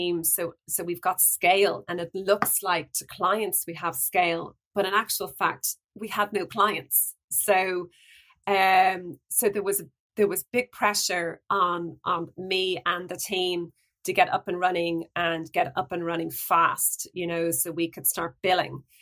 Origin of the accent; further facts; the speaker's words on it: Ireland; I thought, how hard can this be to set up a business in Ireland? I'm Irish and I've got relationships